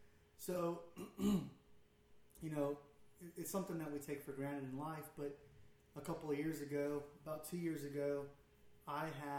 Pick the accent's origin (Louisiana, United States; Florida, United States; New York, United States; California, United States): California, United States; Los Angeles; You know, I grew up in Los Angeles, mm-hmm. right?